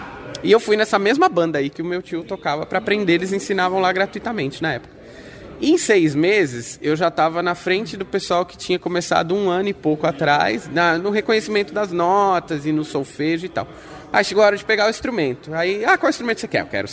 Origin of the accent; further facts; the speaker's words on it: São Paulo, Brazil; E eu fiquei em São Paulo, que nasci em São Paulo e fui criado em São Paulo.